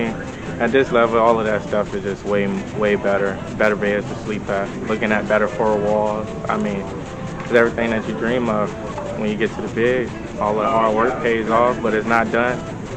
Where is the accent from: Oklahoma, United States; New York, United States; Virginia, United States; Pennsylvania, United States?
Virginia, United States; Cherry City; play for the Guardians. I'm an outfielder from Cherry City, Virginia.